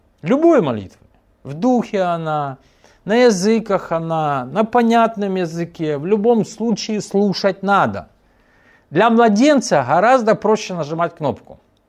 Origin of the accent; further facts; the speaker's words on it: Kyiv, Ukraine; у меня все выросли в Киеве. Я коренной киевлянин, все в Киеве.